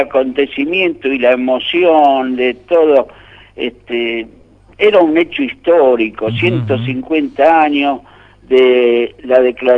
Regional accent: Tucumán, Argentina; moved away; Entonces, ¿qué pasaba? Cuando me fui de Tucumán a Buenos Aires

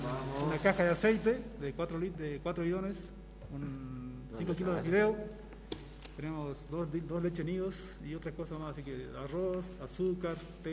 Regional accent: El Cóndor, Argentina; yo me crié en el campo, en el Cóndor.

